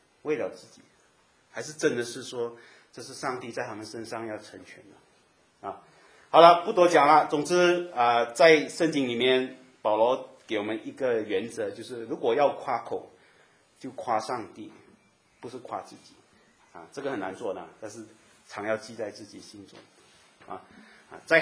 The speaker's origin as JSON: {"language": "Chinese", "country": "Malaysia", "said": "我们是马来西亚人，没什么文化啊。我记得我去到加拿大，我第一次接触很多国内的人啊"}